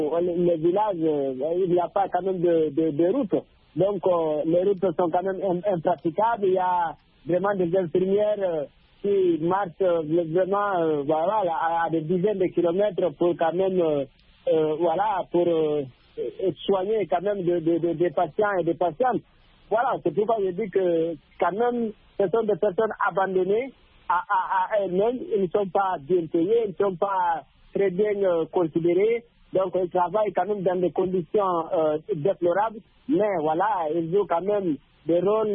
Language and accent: French; Guinea; la Guinée, mon pays d'origine.